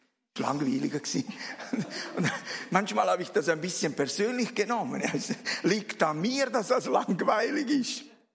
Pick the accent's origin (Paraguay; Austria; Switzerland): Switzerland; So ein Stück weit ist unsere Kultur als Schweizer schon Referenz.